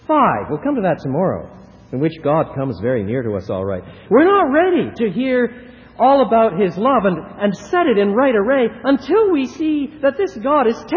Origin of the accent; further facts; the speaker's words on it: Quebec, Canada; now in Chicago, United States; I was brought up in Quebec. I'm a Canadian. Here in Chicago